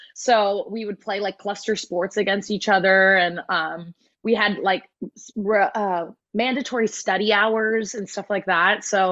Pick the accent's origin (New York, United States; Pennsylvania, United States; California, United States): California, United States; Palm Desert; I grew up in Palm Desert. So, yeah. But I went to prep school on the East Coast.